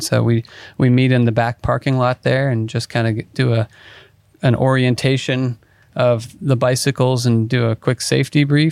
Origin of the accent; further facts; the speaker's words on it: Virginia, United States; I grew up in Northern Virginia, so I'd ride around my neighborhood, ride to the 7-Eleven at the shopping center